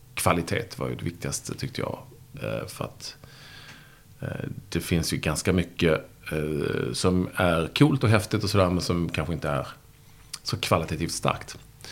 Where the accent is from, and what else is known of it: Malmö, Skåne, Sweden; born or raised there; also born or lived in Landskrona